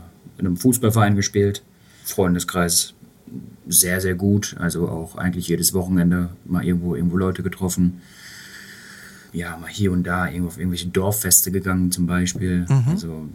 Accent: North Rhine-Westphalia, Germany; Aufgewachsen in Nordrhein-Westfalen. Mhm. So, das ist so der Raum. Zu viel würde ich dafür auch nicht sagen wollen. Also welche Stadt genau, Nordrhein-Westfalen, westlicher Teil davon, ja.

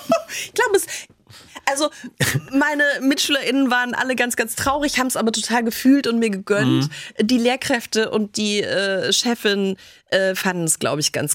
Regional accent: Munich, Bavaria, Germany; In München, da wo ich herkomme, Bayern, da feiert man ja kein Karneval, sondern man feiert Fasching.

